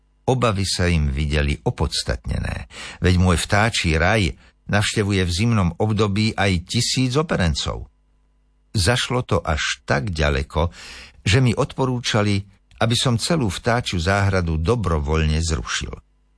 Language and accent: Slovak; Liptovská Revúca, Žilina Region, Slovakia; Veď kto by v mojej rodnej dedine Liptovské Revúce alebo na pracovisku Ústavu ekológie lesa Slovenskej akadémie vied na Starých horách nepoznal